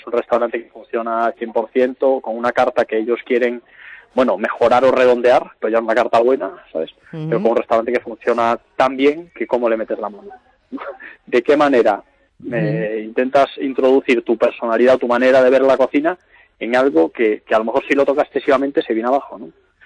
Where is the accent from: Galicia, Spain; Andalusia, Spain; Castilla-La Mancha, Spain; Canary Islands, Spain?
Galicia, Spain; A Coruña; Y no quería volver a Coruña, siendo coruñés, porque al final mi familia ya no estaba en Coruña